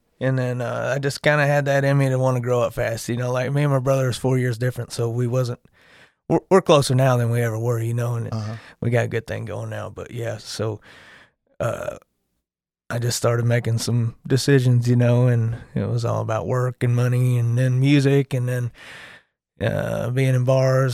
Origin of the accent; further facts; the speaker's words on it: Cadet, Missouri, United States; I grew up a little town in Missouri, Cadet, Missouri.